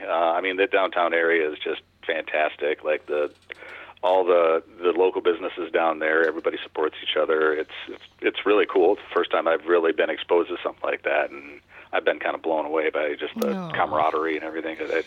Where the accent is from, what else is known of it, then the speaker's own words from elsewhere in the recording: Oregon, Wisconsin, United States; We both went to school in Oregon, South Madison. We grew up in Oregon and met each other in seventh grade